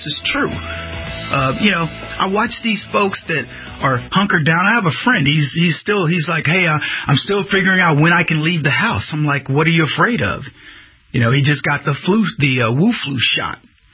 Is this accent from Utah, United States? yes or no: no; Texas, United States; And certainly in the Republic of Texas, I'm from Texas, we are a proud people, more than you would even know.